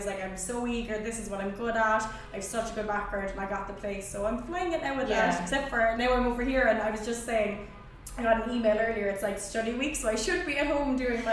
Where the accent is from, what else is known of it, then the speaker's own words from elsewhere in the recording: Ireland; I'm from Ireland, I'm over here doing like some shots and stuff for work.